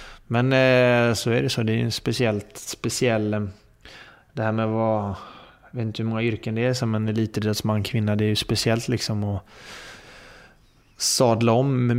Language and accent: Swedish; Sweden; moved away; jag har inte levt i Sverige på så himla länge, så jag känner att jag är ju svensk